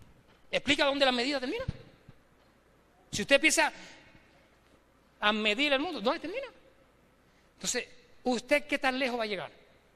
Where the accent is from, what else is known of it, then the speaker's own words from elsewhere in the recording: Puerto Rico; Yo dije, hasta que yo no tenga éxito en mi país, yo no me muevo. Porque si yo no le puedo demostrar a los míos de que yo lo hago aquí, ¿para qué tengo que demostrarlo de allá? Y le demostré a mi gente que ahí en Puerto Rico me levanté.